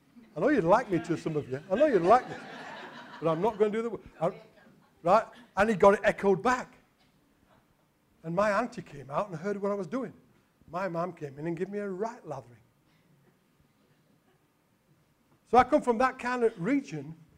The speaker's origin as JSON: {"language": "English", "region": "Yorkshire and the Humber", "country": "United Kingdom", "said": "because I'm a Yorkshireman, and I come from what was the coal mining area of Yorkshire."}